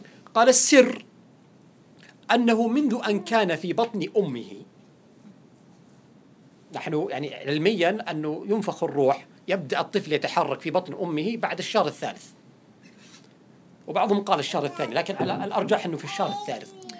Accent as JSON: {"language": "Arabic", "country": "Saudi Arabia", "said": "عندنا في السعودية ما يسمى بمدارس القرآن في المساجد"}